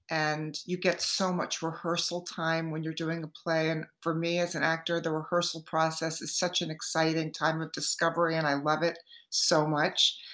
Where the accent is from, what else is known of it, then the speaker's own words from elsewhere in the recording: Hewlett Bay Park, New York, United States; In Hewlett Bay Park on the south shore of Long Island.